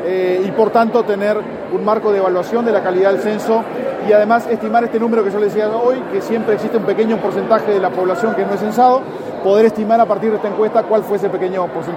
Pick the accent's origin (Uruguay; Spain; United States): Uruguay